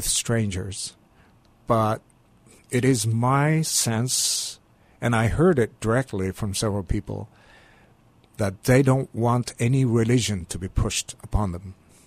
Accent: Hokkaido, Japan; I was born straight after the war, Second World War. It was not many things. Very poor environment, and especially my family.

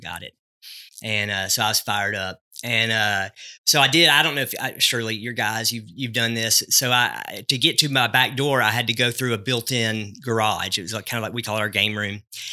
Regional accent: Ivinsville, Kentucky, United States; also born or lived in Northwest Tennessee; Born and raised in Ivinsville, Kentucky, pastored for 7 years here in Hayden at First Baptist Hayden. Spent the last 10 years up in Northwest Tennessee trying to evangelize Vol fans.

